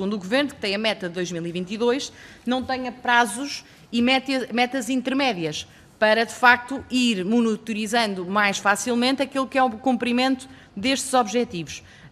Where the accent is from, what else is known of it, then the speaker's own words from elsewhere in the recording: Marinha Grande, Leiria, Portugal; eu sou da Marinha Grande